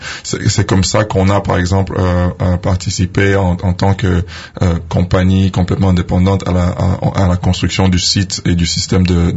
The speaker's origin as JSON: {"language": "French", "region": "Kinshasa", "country": "DR Congo", "tie": "born or raised there", "also_born_or_lived": "Bukavu / United States", "said": "je suis d'ici. Bien que j'ai passé presque 10 ans aux États-Unis, j'ai évolué ici à Kinshasa. Je suis né dans l'Est vers les Mera et Bukavu. Je suis venu ici à Kinshasa vers le milieu des années 90."}